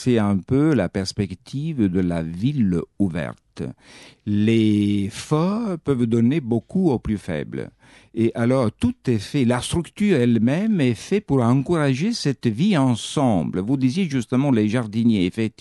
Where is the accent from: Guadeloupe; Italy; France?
Italy; Troina, Sicily; moved away as an adult; moi, j'ai grandi à Troïne jusqu'à l'âge de 20 ans.